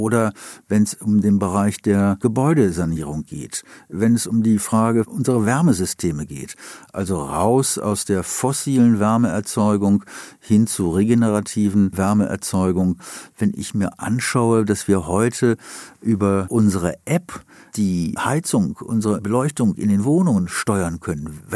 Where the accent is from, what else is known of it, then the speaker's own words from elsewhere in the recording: Wuppertal, North Rhine-Westphalia, Germany; Bergisches Land, das ist nicht das Ruhrgebiet, Wuppertal, meine Heimatstadt.